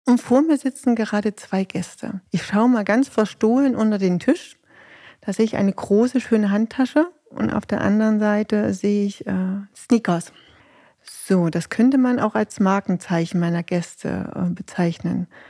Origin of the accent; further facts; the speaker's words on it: Saxony, Germany; Ich komme selber aus dem Landkreis Nordsachsen. Ich fühle mich hier sehr wohl.